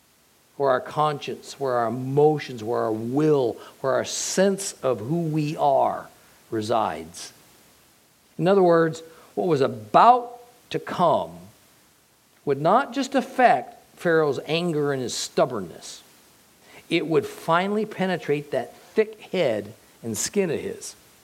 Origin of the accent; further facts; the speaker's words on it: California, United States; I was born and raised in the Mojave Desert of California.